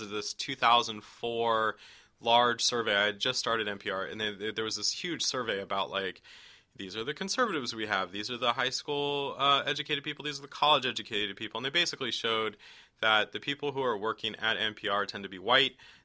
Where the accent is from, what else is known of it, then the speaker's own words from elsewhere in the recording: California, United States; I grew up in East County, San Diego, which is kind of a shithole.